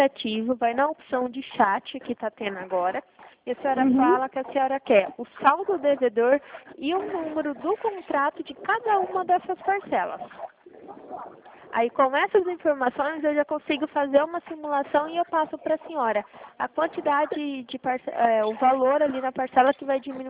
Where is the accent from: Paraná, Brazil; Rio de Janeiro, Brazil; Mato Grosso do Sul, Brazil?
Mato Grosso do Sul, Brazil; Dourados; eu sou daqui de Dourados